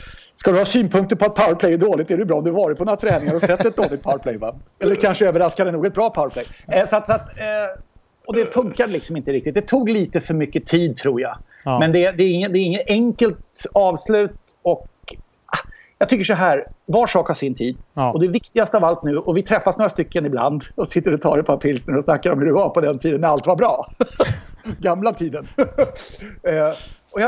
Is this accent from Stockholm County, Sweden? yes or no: yes; Solna, Stockholm County, Sweden; då bodde jag i Solna, jag är född och uppvuxen där. Bodde första 45 åren av mitt liv i Solna.